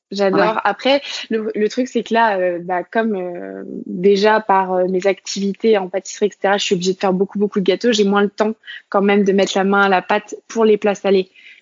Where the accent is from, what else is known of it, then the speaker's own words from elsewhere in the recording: Brittany, France; moved away as an adult; Alors, je suis née dans les Côtes d'Armor et donc j'ai grandi en Bretagne jusqu'à mon bac où après, du coup, je suis partie pour mes études supérieures. Mais donc oui, j'ai grandi vraiment dans un petit village où il y a 3000 habitants. Donc c'est très rural